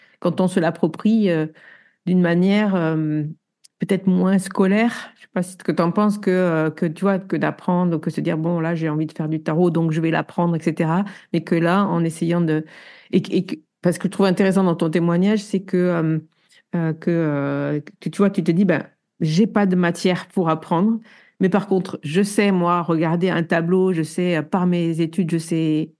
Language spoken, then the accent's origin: French; Toulouse, Occitanie, France; Je suis toulousaine, alors putain, ça me dérange pas du tout, tu vois.